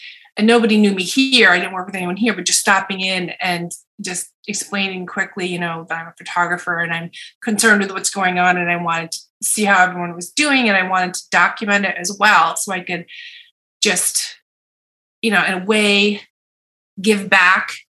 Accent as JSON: {"language": "English", "town": "Barre", "region": "Vermont", "country": "United States", "tie": "born or raised there", "said": "Well, I was born in Vermont, in Barry, Vermont, which is below the capital, Montpelier. And I lived there until I was 12."}